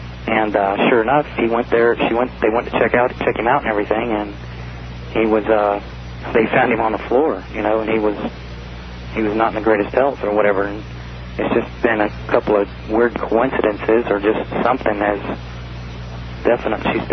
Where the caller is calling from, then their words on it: Anchorage, Alaska, United States; I'm calling from Anchorage, Alaska.